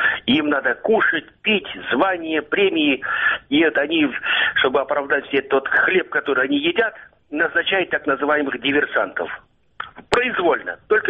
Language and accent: Russian; Crimea, Ukraine; Я сам родом из Крыма.